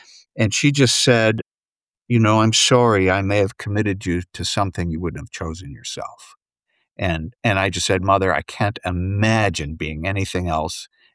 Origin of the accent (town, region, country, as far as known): Kitchener, Ontario, Canada; born or raised there